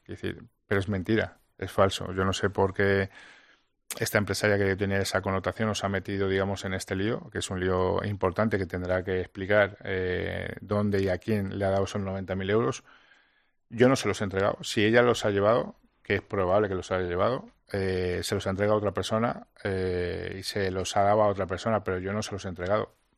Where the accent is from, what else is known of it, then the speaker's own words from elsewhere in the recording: Spain; A mí me gustaría, como español, ya no como una persona que le está acusando